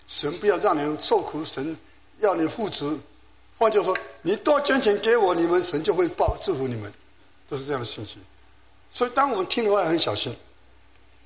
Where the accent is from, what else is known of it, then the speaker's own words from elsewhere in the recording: Taiwan; 其实我记得我小时候在台湾也相同